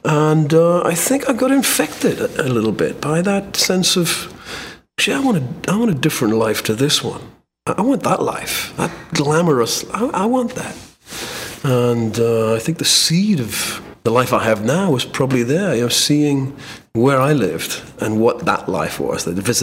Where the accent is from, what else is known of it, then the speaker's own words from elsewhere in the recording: Wallsend, North East England, United Kingdom; I was born and raised in Warsend. It's never been a pretty place. It's a tough place. Nonetheless, I'm fiercely proud of it, of being from Warsend.